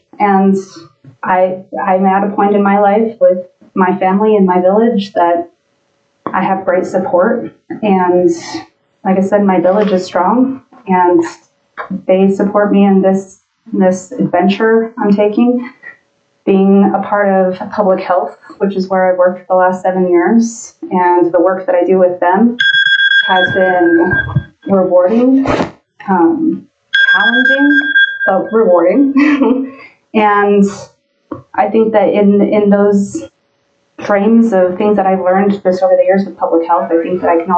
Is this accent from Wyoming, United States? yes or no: yes; Rawlins, Wyoming, United States; So I was born and raised here in Rollins and disappeared for a little bit, went off to college, grew up a little and came back. So I went to college in Casper for my first degree, and then upon coming back to Rollins, because Rollins is my home